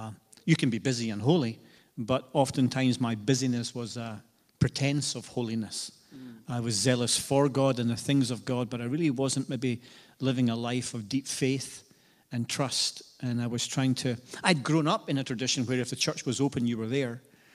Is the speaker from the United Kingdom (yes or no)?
yes; Scotland, United Kingdom; now in United States; But no, so yeah, I grew up in Scotland for most of my life. I didn't come over to America till 2001.